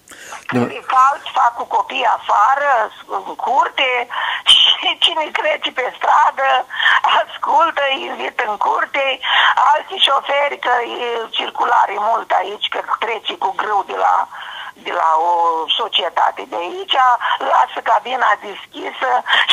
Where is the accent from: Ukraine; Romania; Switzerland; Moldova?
Romania; Maramureș County; Eu sunt din Maramureș